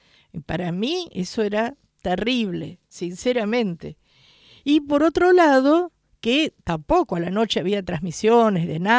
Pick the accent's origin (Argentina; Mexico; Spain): Argentina; Buenos Aires; Yo soy bicho de cemento. Yo nací, me crié en Buenos Aires